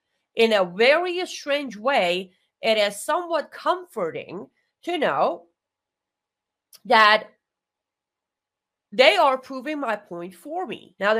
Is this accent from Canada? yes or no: no; Iran; English is a second language; growing up in Iran, I don't know how many times I have lost count, but there were many times when I personally, as a kid, standing there watching this poor animal